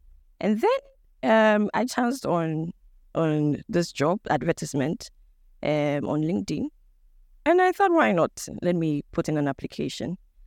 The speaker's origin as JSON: {"language": "English", "town": "Tutu Ekuyapem", "region": "Eastern Region", "country": "Ghana", "tie": "born or raised there", "lives_now": "Accra, Ghana", "said": "Ewe and then the Akan tribe. So that's the combination for me. I'm a proud Ghanaian, and I hail from Tutu Ekuyapem in the Eastern Region. I live in Accra"}